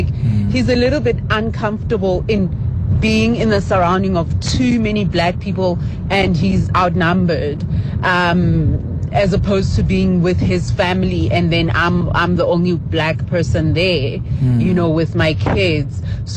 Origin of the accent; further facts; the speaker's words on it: South Africa; English is a second language; I'm South African. I'm an African.